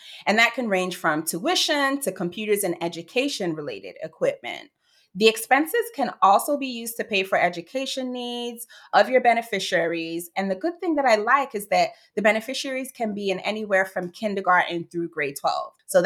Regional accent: Florida, United States; I recently opened a second one in my home state, Florida

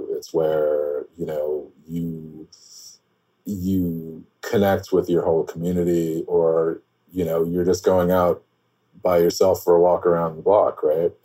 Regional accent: New York City, New York, United States; I grew up in Bed-Stuy, which is historically largely, Black American, but it's just across Atlantic Avenue from Crown Heights

